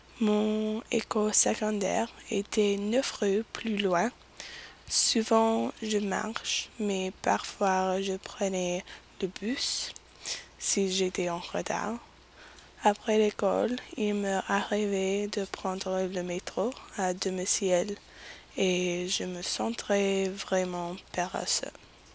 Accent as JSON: {"language": "French", "region": "New York", "country": "United States", "tie": "born there", "second_language": "French", "said": "Je suis née à New York. Je vis sur le 10 ouest côte de Manhattan, à rue du 77."}